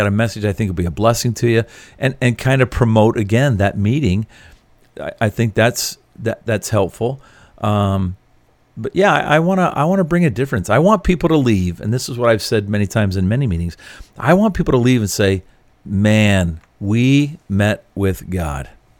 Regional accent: Canada; And as a Canadian traveling in the United States, I understand. I am a visitor.

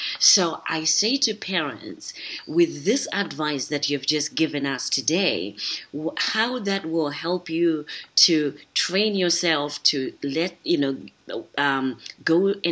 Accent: Zimbabwe; first language Shona; English is a second language; I speak Shona, is my language. I'm from Zimbabwe.

